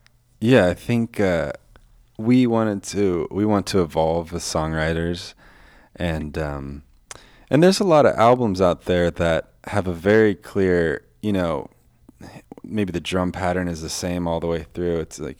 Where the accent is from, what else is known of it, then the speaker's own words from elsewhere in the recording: California, United States; that song is kind of about the suburbs where we grew up in Northern California.